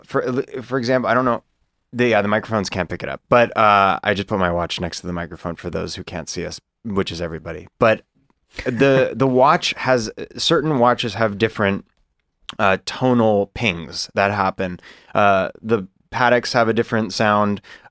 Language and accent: English; Los Angeles, California, United States; Los Angeles.